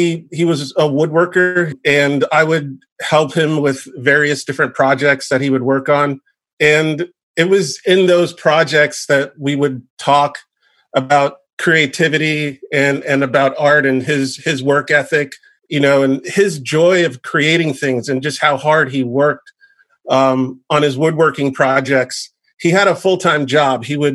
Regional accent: Miami, Florida, United States; also born or lived in Jamaica / New York; I'd already moved to the U.S. at that time. I was born in Jamaica in 1973. I moved to the U.S. in 77. And we lived in New York for about 1 year. Then we moved to Miami. I lived in Miami for 27 years. And that's mostly where I grew up, was in Miami.

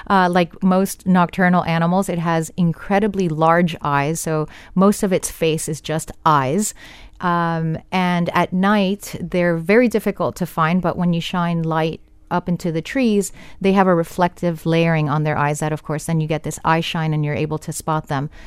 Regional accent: Miami, Florida, United States; I grew up in Miami and I loved football, so I became a Miami Dolphins cheerleader.

